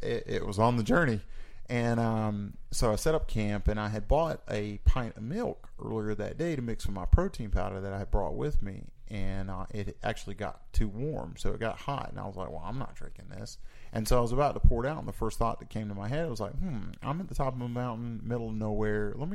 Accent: Myrtle Beach, South Carolina, United States; And I'm from Myrtle Beach, where humidity is something we live with just 365 days out of the year.

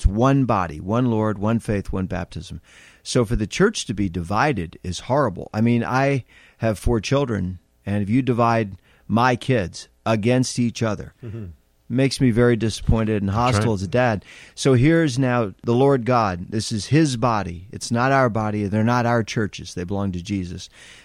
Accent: New Jersey, United States; I'm from New Jersey, so you divide by states.

